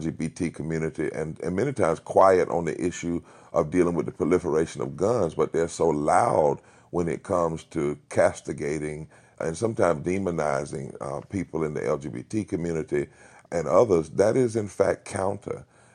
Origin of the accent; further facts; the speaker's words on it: North Carolina, United States; also born or lived in Indianapolis; I was born in Indianapolis 2 days after the March on Washington. the joke in my family was that I waited to the 30th to see what would happen on the 28th. But my father was called back to North Carolina. I entered segregated public schools